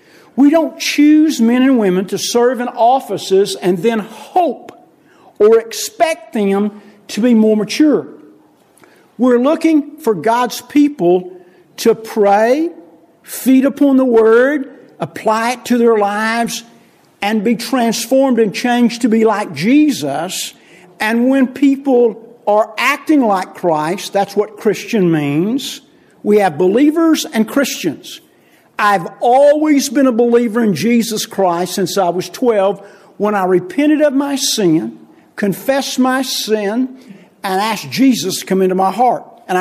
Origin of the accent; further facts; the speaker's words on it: Oklahoma, United States; accent: Okie; And so with my funny accent, people thought I talked funny in Oklahoma.